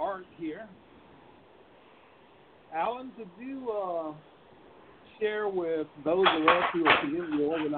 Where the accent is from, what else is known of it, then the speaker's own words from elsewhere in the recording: Huntsville, Alabama, United States; I'm from Alabama, by the way, Huntsville.